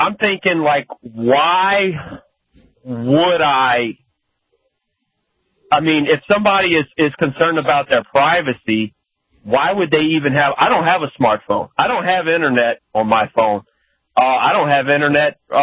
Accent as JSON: {"language": "English", "region": "Louisiana", "country": "United States", "said": "Hey, I'm from Louisiana. I wouldn't call it the most unfree state in the union."}